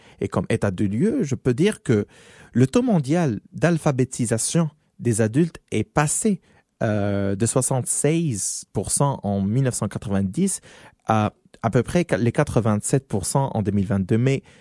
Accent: Morocco; je peux donner un exemple sur mon pays, qui est le Maroc, parce que je suis marocain, voilà.

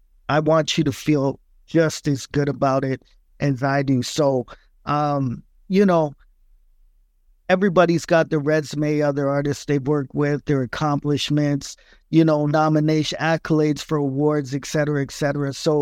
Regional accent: Winnipeg, Manitoba, Canada; also born or lived in New York, United States; I was born and raised in Winnipeg. I'm a son of Jamaican immigrants. I spent a lot of time in New York as well, going back and forth all my life. So you hear that influence in my music

